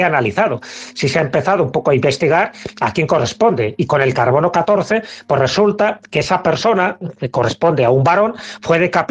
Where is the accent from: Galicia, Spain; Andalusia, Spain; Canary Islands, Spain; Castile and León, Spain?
Castile and León, Spain; León; esto es algo muy curioso y que tiene que ver con mi tierra, con León.